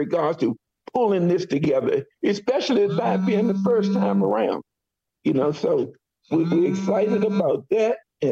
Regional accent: Washington, District of Columbia, United States; as a kid, as a young man, growing up in the District of Columbia, young guy, kid, growing up in the District of Columbia

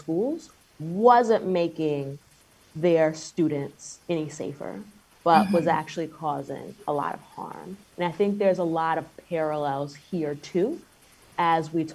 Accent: Silver Spring, Maryland, United States; I am born and raised in Silver Spring, born at Holy Cross Hospital in Forest Glen, a graduate of Blake High School in Silver Spring, and still a Silver Spring resident.

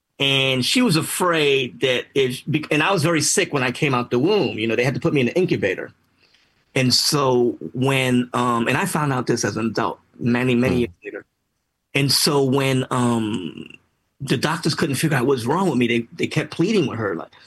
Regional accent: New York, United States; born there; I was born in the South Bronx.

